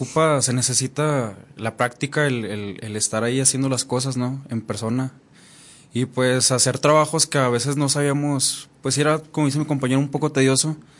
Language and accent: Spanish; Mezquital, Durango, Mexico; yo soy del lado del Mezquital Durango y hay mucha zona vegetativa, mucha zona forestal.